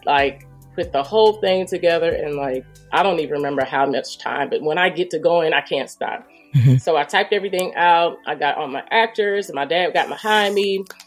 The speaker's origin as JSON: {"language": "English", "region": "North Carolina", "country": "United States", "also_born_or_lived": "Virginia", "said": "when we used to live in, Virginia, because I'm from North Carolina, but we used to live in Virginia"}